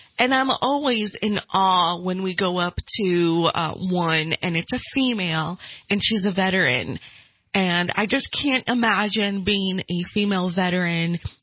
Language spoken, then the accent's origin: English; Brazil; now in United States; I'm foreign born. Okay, I'm technically Hispanic, even though I'm from Brazil.